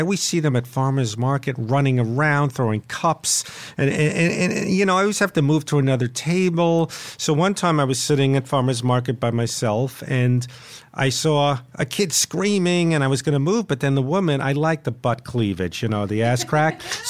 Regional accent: New York, United States; accent: New York Jewish; I go, oh, I'm a New York Jewish accent.

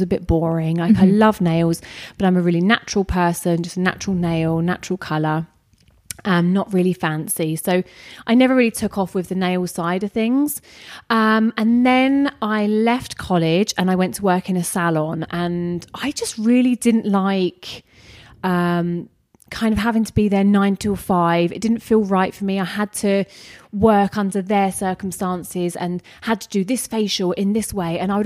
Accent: Ramsgate, South East England, United Kingdom; So I'm from Kent, and in a place I was born in Ramsgate, right on the sea. And now currently I live in Minas Bay, which is still down there, tiny little seaside town.

